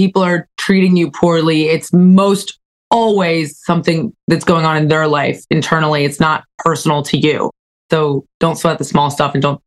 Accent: Northeast, United States; The thing is that we're both from the Northeast, me and Mandy, and we grew up eating pasta, pizza, chicken, cutlet.

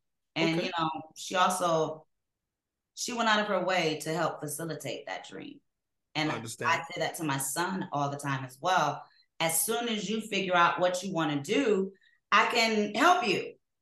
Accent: Cleveland, Ohio, United States; I'm from Cleveland. We've established that.

